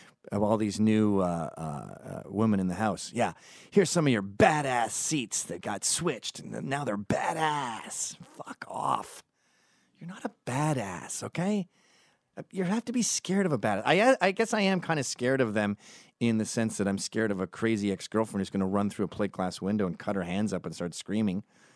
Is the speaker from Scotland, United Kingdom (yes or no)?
yes; Scotland, United Kingdom; Like if I was hired because I'm Scottish at some company